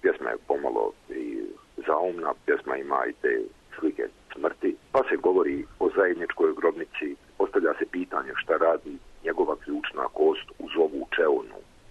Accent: Zenica, Federation of Bosnia and Herzegovina, Bosnia & Herzegovina; also born or lived in Stolac; premda sam rođen u Zenici i odrastao tamo, dobar dio djetinjstva provodio sam u Štocu, pošto mi je mati Stočanka bila

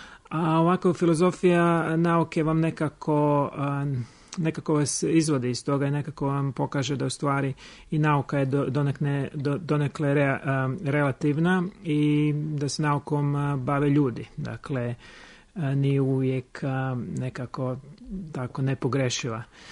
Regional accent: Drežnica, Karlovac County, Croatia; also born or lived in Rijeka; ja sam inače iz Rijeke, iz Hrvatske, ali odrastao sam na jednom selu u Drežnici, u Lici.

